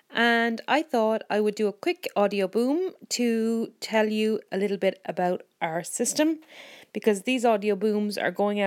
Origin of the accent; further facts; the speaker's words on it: Ireland; Yes, we're everywhere. We're from Ireland.